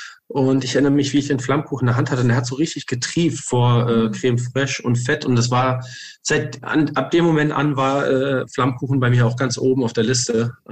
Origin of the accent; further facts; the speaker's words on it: Frankfurt, Hesse, Germany; Ich bin ja gebürtiger Frankfurter und das hat mich nicht so ganz losgelassen.